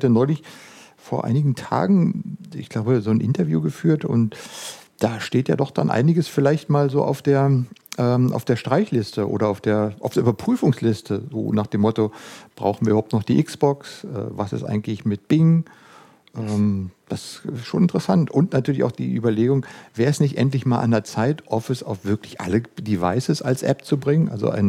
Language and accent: German; Berlin, Germany; Was mich als Berliner natürlich total freut